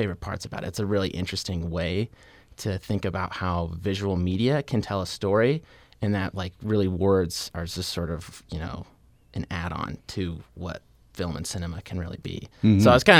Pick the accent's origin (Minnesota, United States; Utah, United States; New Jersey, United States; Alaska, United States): Utah, United States; Lewiston; so like I grew up in Lewiston, which is about, 5 minutes south of Preston.